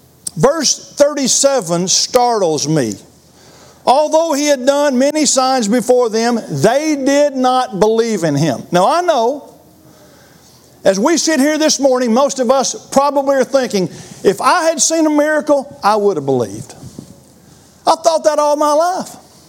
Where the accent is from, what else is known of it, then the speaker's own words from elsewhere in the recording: Ball Knob, Arkansas, United States; now in Florence, United States; I came from Ball Knob, Arkansas. We had 2,000 folks when I grew up.